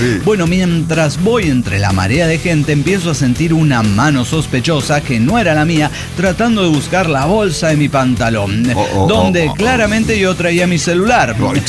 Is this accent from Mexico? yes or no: yes; Mexico; Como buen mexicano